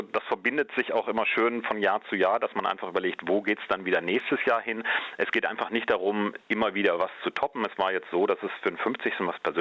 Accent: Münster, North Rhine-Westphalia, Germany; Und ich bin in Münster geboren, 1969. Münster ist mir immer noch sehr wichtig. Bin hier aufgewachsen, später auch nach Köln gegangen.

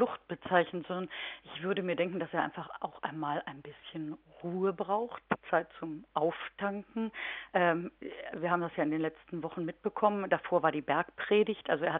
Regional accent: Kempen, North Rhine-Westphalia, Germany; ich komme ja aus Kempen hier am Niederrhein

